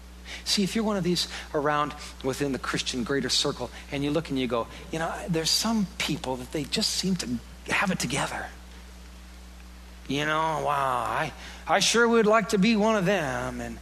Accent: Iowa, United States; I'm from Iowa. I'm just a farm kid from Iowa.

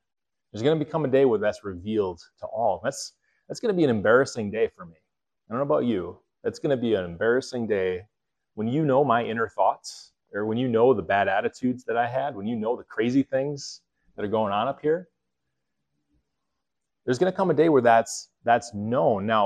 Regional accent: Minnesota, United States; the Minnesota, yeah, I was born in Minnesota. You didn't know that?

